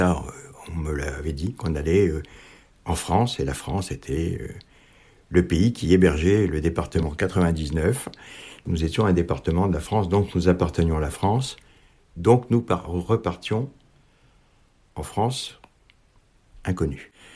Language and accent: French; Algeria; Donc, moi, je suis pied-noir